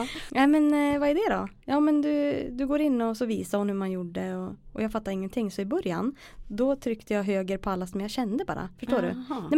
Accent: Östersund, Jämtland County, Sweden; also born or lived in Gothenburg; Född och uppvuxen i Östersund, i Torvalla. Och har väl bott där hela mitt liv, förutom 2 år i Göteborg.

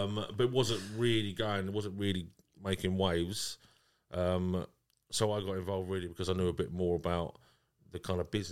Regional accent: Southend-on-Sea, East of England, United Kingdom; You know, we're from Southend-on-Sea and...

